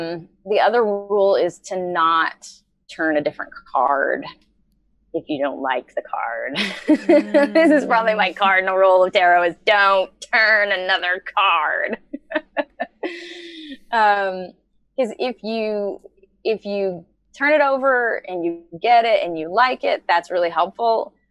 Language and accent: English; the South, United States; I come from the South and it's very polite.